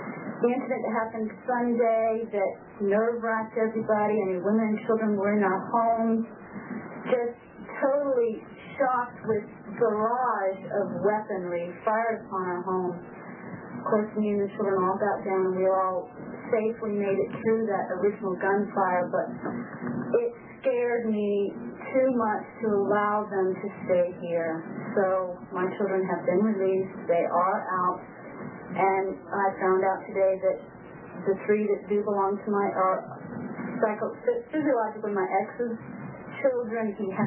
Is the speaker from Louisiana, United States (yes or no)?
no; Florida, United States; I'm originally from Florida.